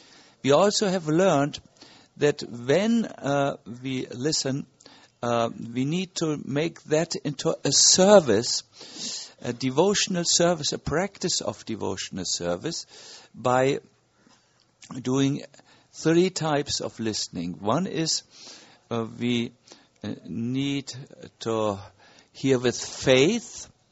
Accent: Germany; accent: German; English is a second language; You have to somehow navigate your way through my heavy German accent.

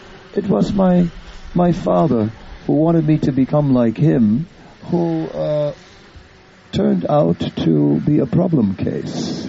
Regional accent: Netherlands; English is a second language; well, I'm from the Netherlands

